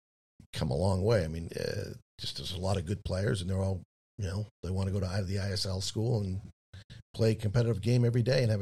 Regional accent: Brookline, Massachusetts, United States; I grew up in Brookline, and hockey was king.

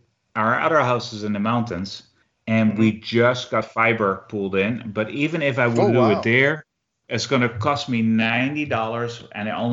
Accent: Eindhoven, North Brabant, Netherlands; English is a second language; TomTom was in the Netherlands in Eindhoven in my hometown.

